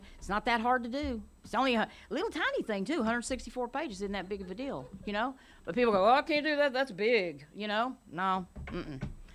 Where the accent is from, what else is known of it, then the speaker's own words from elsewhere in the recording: Dallas, Texas, United States; also born or lived in Texarkana, Arkansas; Anyway, I'm from Texarkana, Arkansas. Good God, I know, isn't that something? And I lived in Dallas, Texas I was raised there.